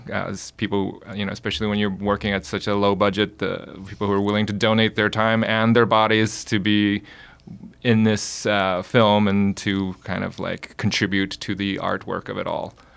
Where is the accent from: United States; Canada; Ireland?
Canada; Toronto, Ontario; I was born and raised in Toronto and just somebody of Korean descent who sort of has this experience living abroad.